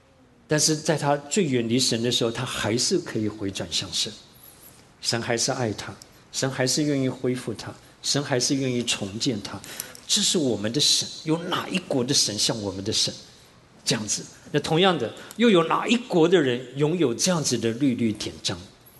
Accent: Taiwan; 我从小在台湾长大，台湾是多神的国家哈

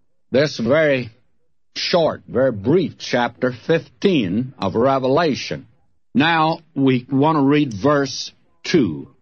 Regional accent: Nashville, Tennessee, United States; if there is any place that's my hometown, it's Nashville, Tennessee.

